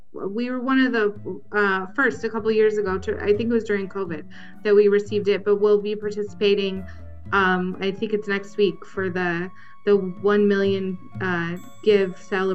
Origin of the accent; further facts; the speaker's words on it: Michigan, United States; moved away as an adult; So I am originally from Michigan, and had moved here only about 18 months before I applied for the job at Yotto.